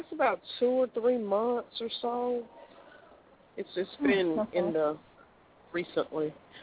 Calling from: Memphis, Tennessee, United States; I'm calling from Memphis.

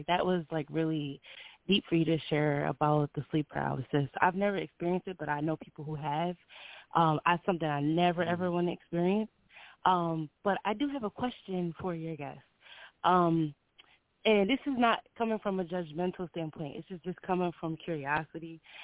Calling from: New Jersey, United States; Hello, this is … calling from Jersey.

